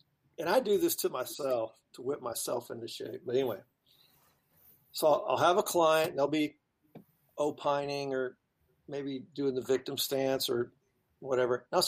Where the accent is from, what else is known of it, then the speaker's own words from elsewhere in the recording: Texas, United States; I didn't want to go to Wyoming. It was cold up there. I'm from Texas.